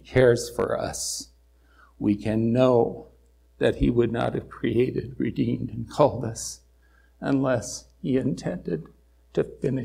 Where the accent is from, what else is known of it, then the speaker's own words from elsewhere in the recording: Colorado, United States; when I was growing up in Colorado. I don't know if they had these here, but we had green stamps.